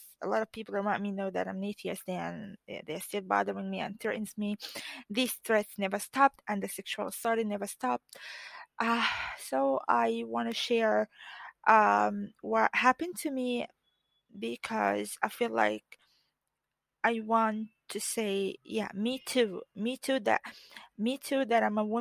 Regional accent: Egypt; I'm from Egypt and I'd like to share something about me.

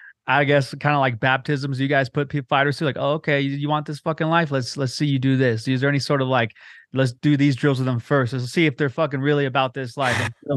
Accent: La Mirada, California, United States; He's actually down the street from where I grew up in La Mirada.

